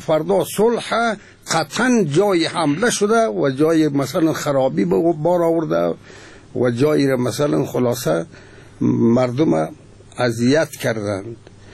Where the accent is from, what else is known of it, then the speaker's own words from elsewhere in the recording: Afghanistan; به عنوان یک افغان، به عنوان یک انسان